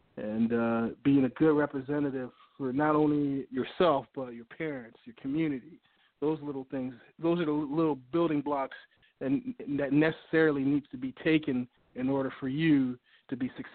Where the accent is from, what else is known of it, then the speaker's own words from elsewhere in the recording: Florida, United States; especially growing up in Miami-Dade County, and, you know, football in Miami-Dade County, I mean, that's one of the more talent-laden areas in the country